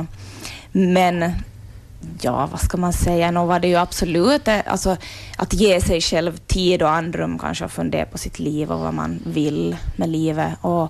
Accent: Sundom, Ostrobothnia, Finland; men jag är ju från Sundom, så jag gick liksom runt Södra Fjärden.

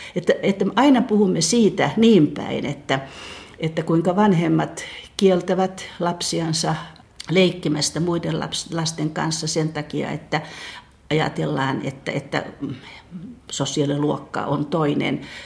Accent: Ostrobothnia, Finland; Siis minä olen pohjalainen vain puoleksi, mutta olen asunut Pohjanmaalla aina.

